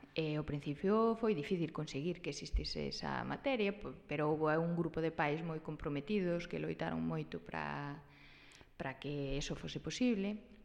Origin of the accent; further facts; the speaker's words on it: Galicia, Spain; now in London, United Kingdom; que os galegos éramos os que emigrábamos e había unha comunidade galega moi forte